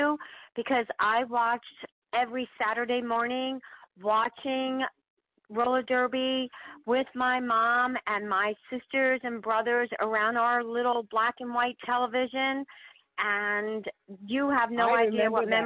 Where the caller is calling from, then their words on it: Hilton Head, South Carolina, United States; I'm calling from Hilton Head, South Carolina.